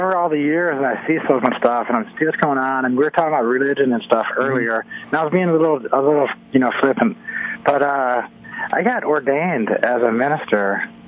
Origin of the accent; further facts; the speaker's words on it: Norway; well, I'm from Sweden. I'm from Norway. I'm Norwegian. I'm Viking.